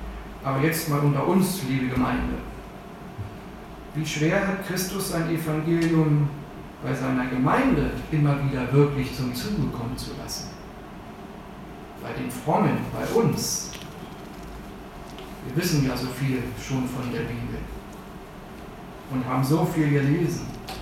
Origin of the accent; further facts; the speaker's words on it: Berlin, Germany; Kannst du abschreiben, würden wir als Berliner sagen.